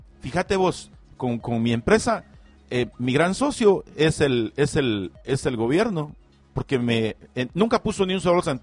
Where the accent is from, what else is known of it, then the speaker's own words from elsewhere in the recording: Mexico; como tu servidor, como este mexicano